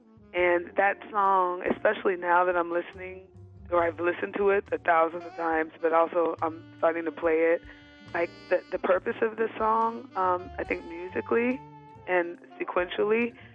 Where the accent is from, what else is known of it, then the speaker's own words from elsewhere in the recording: Aurora, Colorado, United States; also born or lived in New Jersey / New York; now in Boston, United States; I'm a saxophonist from Aurora, Colorado. Currently, I'm living in Boston, Massachusetts, by way of New Jersey and New York. I come from a family of musicians.